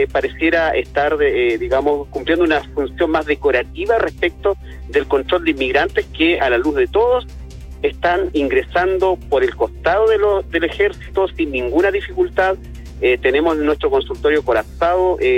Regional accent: Colchane, Tarapacá, Chile; los colchaninos somos chilenos también. Somos aymaras, pero tenemos la nacionalidad chilena

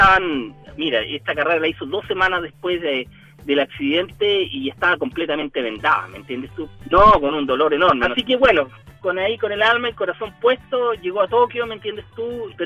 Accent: Chile; Bueno, como padre chileno

